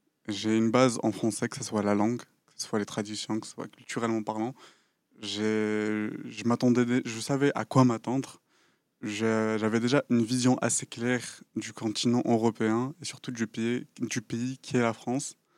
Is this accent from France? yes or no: no; Tizi Ouzou, Tizi Ouzou Province, Algeria; born there; first language Kabyle; French is a second language; Je communiquais plus en kabyle, sachant que je suis né à Tizi Ouzou. Je suis kabyle, je suis amazigh avant tout. Je suis algérien amazigh. Je parle kabyle, je peux parler tout autant arabe.